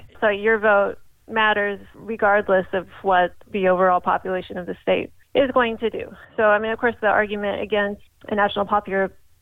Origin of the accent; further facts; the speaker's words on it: Oregon, United States; So, like we talked about, I'm from Oregon, and this concept really hit home for me because, you know, say in Oregon, I grew up in a conservative family